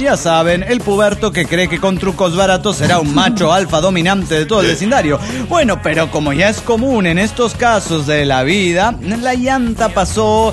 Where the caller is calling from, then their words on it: Phoenix, Arizona, United States; de Phoenix, Arizona.